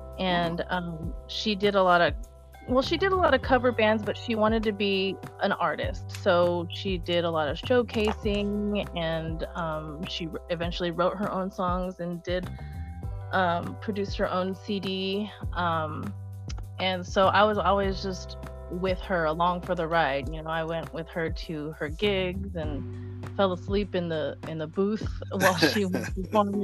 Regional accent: Burbank, California, United States; Yeah, I grew up in Burbank, California, San Fernando Valley, and okay. I'm still here.

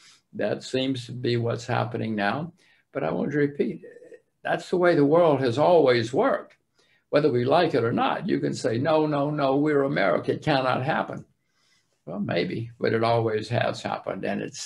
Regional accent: United States; I'm an American too

